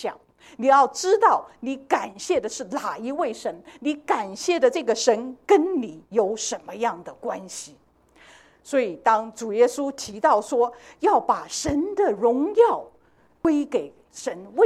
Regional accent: China; 我们中国人起名字都要想个有一个意境的。

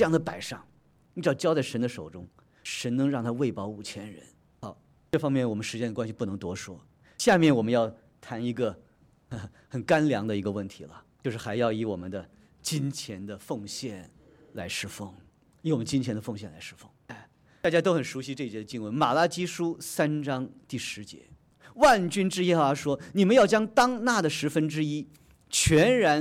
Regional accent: China; 今天我也是大陆来的

